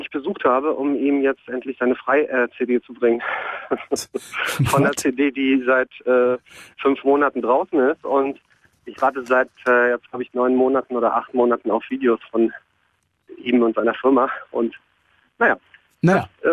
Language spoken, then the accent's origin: German; Berlin, Germany; Ja, ich war ja aus West-Berlin, ne?